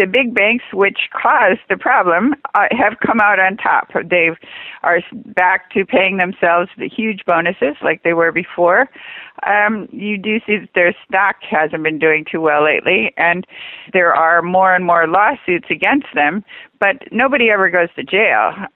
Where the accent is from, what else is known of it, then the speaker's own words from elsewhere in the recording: California, United States; I'm from California, so the University of California system, which is statewide